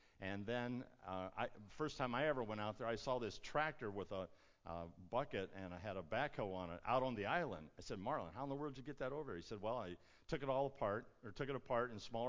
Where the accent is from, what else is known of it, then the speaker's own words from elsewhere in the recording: West Virginia, United States; I was from West Virginia, and it just kind of resonated with our congregation.